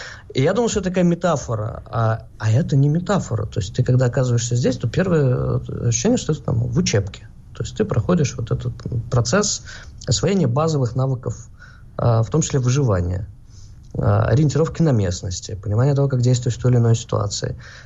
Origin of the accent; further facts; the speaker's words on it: Moscow, Russia; now in Israel; Мы из Москвы, мы не привыкли к таким тесным социальным контактам и плотности социальных связей.